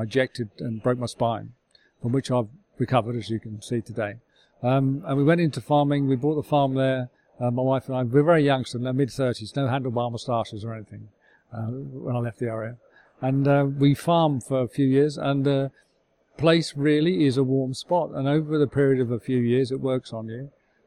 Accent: East of England, United Kingdom; But I grew up in Suffolk, which is the other side of England

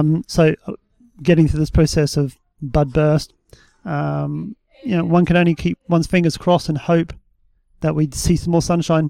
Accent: Kaikohe, Northland, New Zealand; I'm from Kaiko, slightly further inland.

